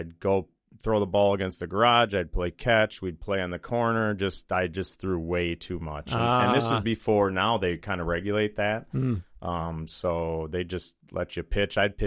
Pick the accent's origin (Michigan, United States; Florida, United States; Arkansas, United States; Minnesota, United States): Minnesota, United States; St. Paul; Born and raised in St. Paul, Minnesota. two brothers and two sisters.